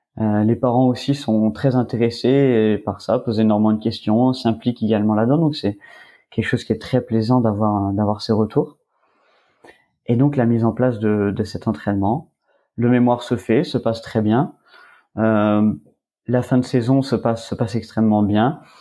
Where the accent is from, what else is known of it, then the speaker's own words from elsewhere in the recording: Provence-Alpes-Côte d'Azur, France; puisque je suis originaire du Var.